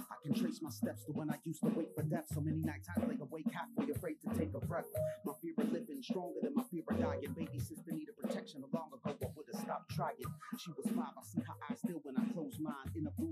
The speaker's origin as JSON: {"language": "English", "town": "Queens", "region": "New York", "country": "United States", "tie": "born there", "said": "She actually left the East Coast. I was born in Queens."}